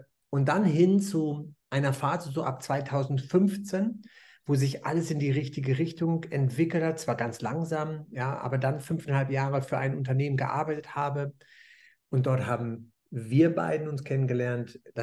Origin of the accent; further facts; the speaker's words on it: North Rhine-Westphalia, Germany; born there; also born or lived in Ibiza, Spain; Ich bin Mitte 50, ich komme gebürtig aus Nordrhein-Westfalen.